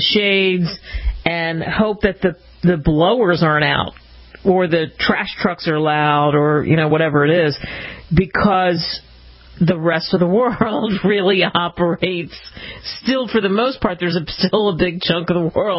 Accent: East Coast, United States; I grew up on the East Coast, and it was all about hurricanes, not tornadoes.

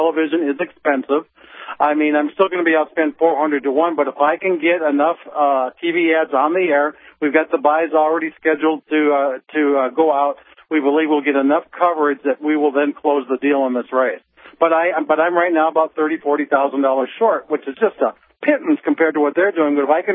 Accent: Annandale, United States; he walked my hometown Annandale 4th of July parade in 1996.

